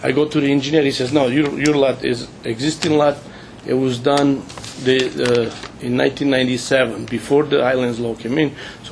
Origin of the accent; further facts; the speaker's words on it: Lodi, New Jersey, United States; I'm from Lodi, New Jersey, and I'm in the process of buying a piece of lot in Long Valley